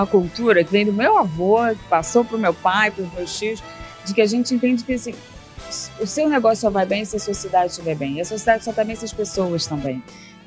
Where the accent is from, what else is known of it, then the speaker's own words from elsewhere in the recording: Brazil; e como brasileira, que sempre tive dificuldade de lidar com as diferenças